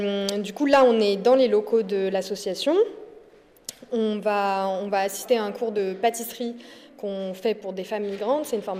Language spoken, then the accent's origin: French; France; je suis française